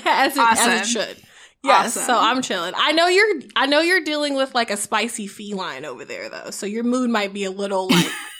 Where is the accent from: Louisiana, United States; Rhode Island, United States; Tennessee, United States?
Tennessee, United States; Nashville; And the name, I'm from Nashville, and I just really appreciate the name.